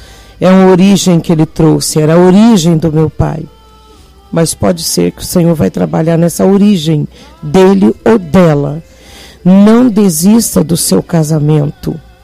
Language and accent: Portuguese; Nazaré das Farinhas, Bahia, Brazil; Eu sou de Jerusalém, a cidadezinha pequenininha, Nazaré das Farinhas, dormia em rede.